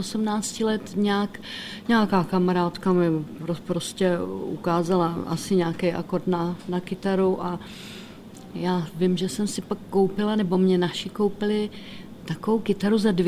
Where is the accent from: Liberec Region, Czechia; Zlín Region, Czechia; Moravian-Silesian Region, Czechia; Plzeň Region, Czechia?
Liberec Region, Czechia; Jablonec nad Nisou; Já pocházím z Jablonce nad Nisou